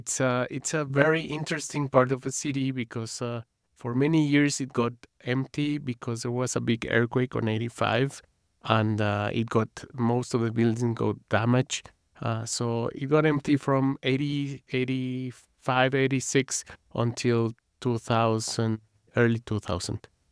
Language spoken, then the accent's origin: English; Mexico City, Mexico; I'm from the south of the city, which is where Frida Kahlo and Diego Rivera lived. Trotsky lived there. Mm-hmm. So it's a very left-wing part of the city.